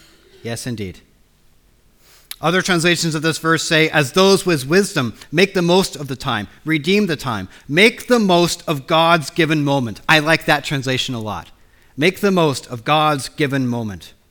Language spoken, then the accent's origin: English; Spokane, Washington, United States; Outside of my hometown in Spokane, Washington, there's a Roman Catholic monastery